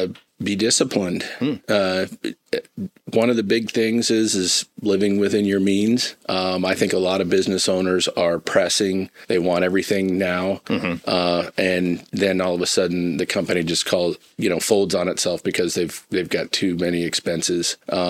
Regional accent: Fort Scott, Kansas, United States; my mom was the first female Chamber of Commerce president back in 1991 in my hometown, Fort Scott, where we grew up.

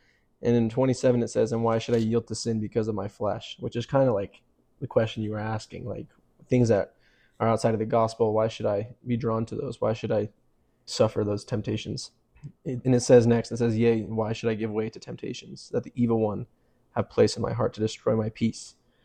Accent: Indiana, United States; moved away as an adult; now in Utah, United States; I'm a friend of Liberty's. Go to school together. We've worked at the Institute together. I grew up in Indiana. I lived there for 18 years, did 2 years of college there

